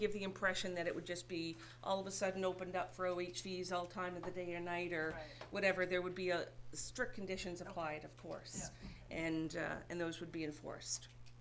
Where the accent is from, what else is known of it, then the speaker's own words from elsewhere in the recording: Nova Scotia, Canada; So basically, I'm from Lunenburg County and I want to go hiking in Queens County.